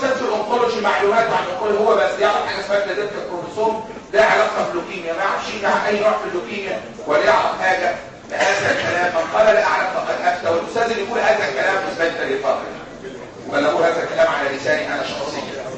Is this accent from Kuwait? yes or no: no; Egypt; لكن عندنا في مصر حدش يقول ما بعرفش